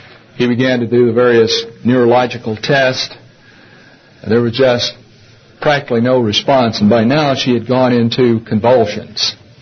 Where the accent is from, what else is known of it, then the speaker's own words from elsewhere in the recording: Laurel, Mississippi, United States; He grew up in Mobile, Alabama. I grew up in Laurel, Mississippi, about 90 miles apart.